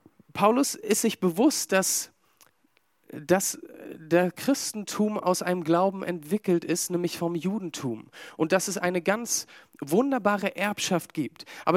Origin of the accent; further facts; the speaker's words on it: Berlin, Germany; also born or lived in England; gebürtiger Engländer. Ich bringe eine andere Kultur mit in unsere Glaubensgemeinschaft hinein, als vielleicht du. Dann komme ich auch noch zusätzlich aus Berlin.